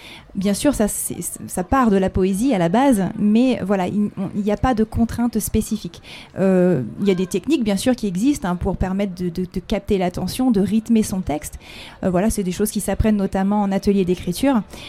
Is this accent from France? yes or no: yes; Reims, Grand Est, France; Alors à la base, moi je suis rémoise, je viens de Reims, mais ça fait 3 ans que j'habite maintenant Manosque.